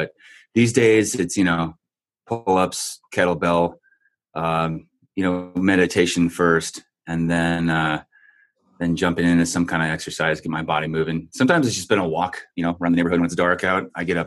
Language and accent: English; California, United States; San Diego. Yeah. I'm from California.